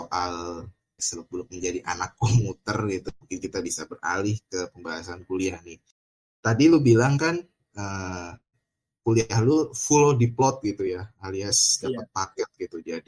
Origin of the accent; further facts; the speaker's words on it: Tangerang, Banten, Indonesia; Tapi gue juga orang Tangerang gitu teman-teman yang dengerin episode kali ini. Gue orang Tangerang